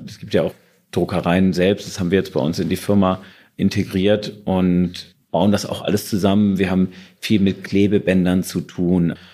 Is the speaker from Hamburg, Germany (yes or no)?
yes; Hamburg, Germany; ey, Hamburg, große Stadt, ich komme aus dem Vorort von Hamburg